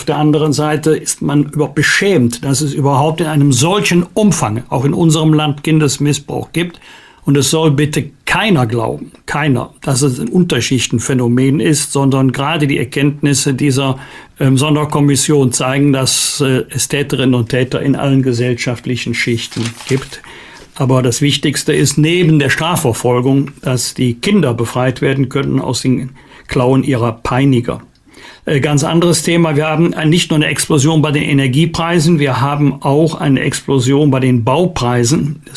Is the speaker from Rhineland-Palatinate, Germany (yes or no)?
no; Bergisch Gladbach, North Rhine-Westphalia, Germany; dem Namen meiner Heimatstadt Bergisch Gladbach